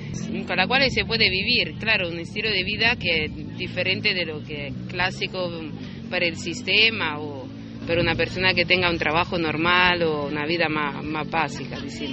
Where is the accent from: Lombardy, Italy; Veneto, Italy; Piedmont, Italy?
Lombardy, Italy; Milan; Spanish is a second language; now in South America; yo vengo de Italia, Milán. Soy viviendo en Sudamérica hace 2 años y medio.